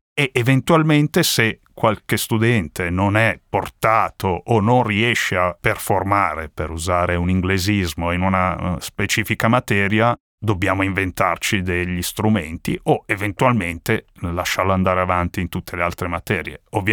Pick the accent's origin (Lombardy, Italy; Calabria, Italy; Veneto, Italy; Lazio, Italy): Lombardy, Italy; Milan; da una famiglia di migranti, perché di questo si tratta, con un titolo di studio basso, ho avuto l'opportunità, crescendo a Milano, di arrivare a Bocconi